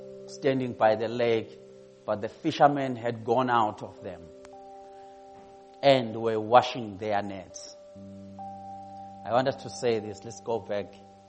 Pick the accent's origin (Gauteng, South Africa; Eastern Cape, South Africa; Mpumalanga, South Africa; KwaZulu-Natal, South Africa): KwaZulu-Natal, South Africa; born there; And yes, I was born in Zululand.